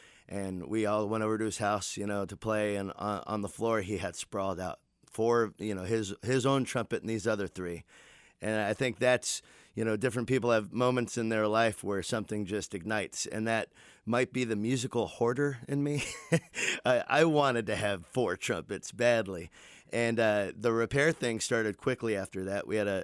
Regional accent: East Coast, United States; I grew up on the East Coast and, you know, like a lot of musicians, started playing in school

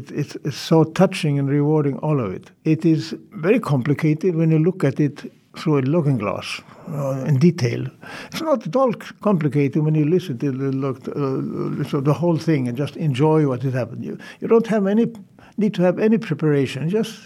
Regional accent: Sweden; English is a second language; in my home country in Sweden.

